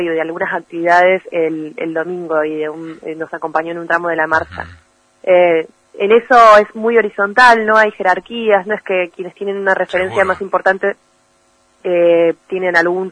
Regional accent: La Plata, Buenos Aires Province, Argentina; Yo puntualmente soy de La Plata

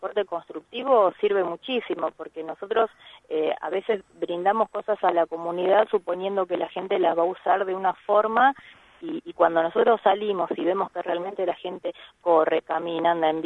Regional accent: Pinamar, Buenos Aires Province, Argentina; Yo soy nacida acá en Pinamar, yo nací en el año 76 y me ausenté un par de años cuando estuve estudiando afuera. Después viví toda mi vida acá.

